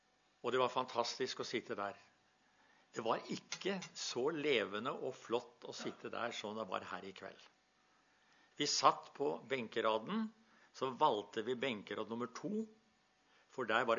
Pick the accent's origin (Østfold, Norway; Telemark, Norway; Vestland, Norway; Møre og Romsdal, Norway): Telemark, Norway; Porsgrunn; Jeg kom til å tenke på hjemme i menigheten der vi vokste opp i Porsgrunn.